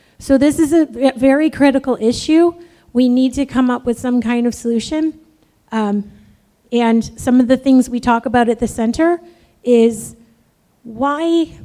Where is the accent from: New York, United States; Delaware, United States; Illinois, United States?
New York, United States; I come from New York, and there are ceilings in place.